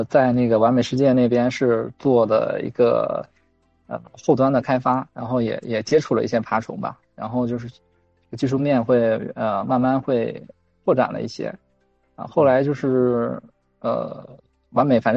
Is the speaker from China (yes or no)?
yes; Yantai, Shandong, China; 然后我是在一个，烟台市，因为是海边城市嘛，我是在海边的一个县城长大的，